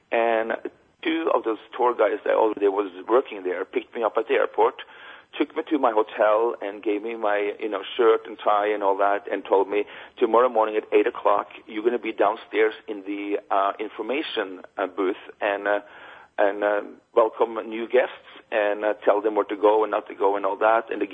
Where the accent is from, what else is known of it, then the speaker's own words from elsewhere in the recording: Norway; And, you know, growing up in Norway, we don't have palm trees